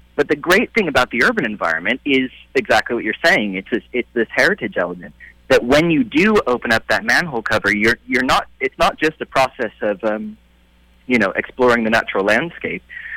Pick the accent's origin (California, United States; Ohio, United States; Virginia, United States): California, United States; Riverside; I grew up in Riverside, California, and we lived next to some orange groves.